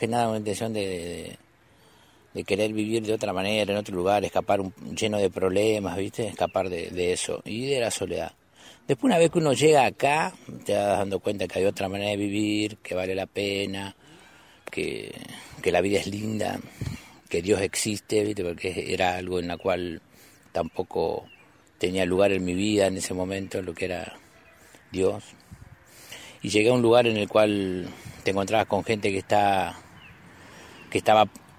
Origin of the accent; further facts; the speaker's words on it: Merlo, Buenos Aires Province, Argentina; now in Santa Fe, Argentina; tengo 49 años, soy oriundo de Buenos Aires, nacido en Capital Federal, criado en Merlo.